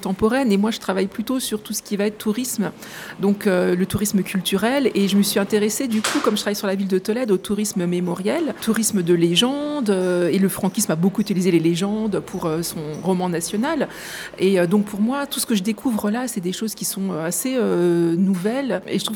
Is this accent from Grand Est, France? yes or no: yes; Nancy, Grand Est, France; Donc, moi, je viens de Nancy. Mon père était infirmier, ma mère vendeuse.